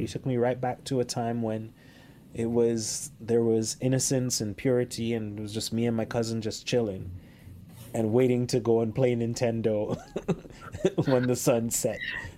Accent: Haiti; it's not Haitian music from the 1990s, which is when I grew up in Haiti.

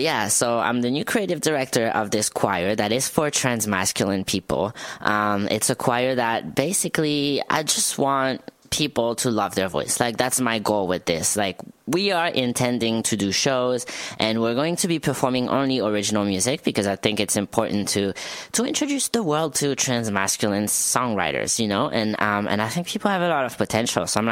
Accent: France; English is a second language; if I say excuse my French, it works because I'm actually from France

